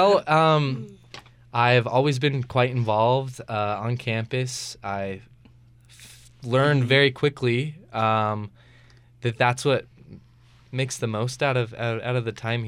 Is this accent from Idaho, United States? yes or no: yes; Arco, Idaho, United States; also born or lived in Pocatello; I'm from Arco, which is this small little town with numbers on a hill. Not too far from here, about an hour and a half, but yeah, and I lived in Isle Falls a little bit, but other than that, it's been pokey.